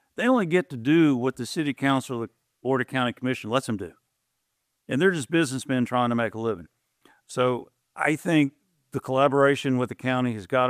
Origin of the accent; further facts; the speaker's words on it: Jacksonville, Florida, United States; I grew up in Jacksonville, Florida.